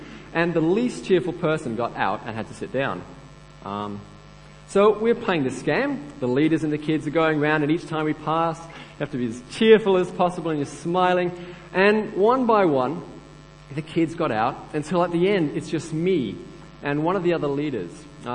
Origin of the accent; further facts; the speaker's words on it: Pakistan; So I was at my old school where I grew up in Pakistan